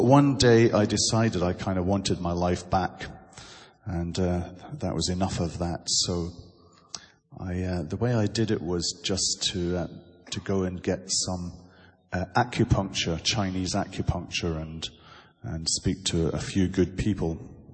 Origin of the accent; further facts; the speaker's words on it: Scotland, United Kingdom; I'm from Scotland. I'm 52 years old.